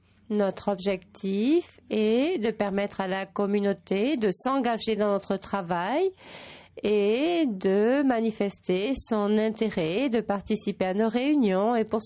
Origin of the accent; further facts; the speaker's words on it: Chile; Je viens du Chili.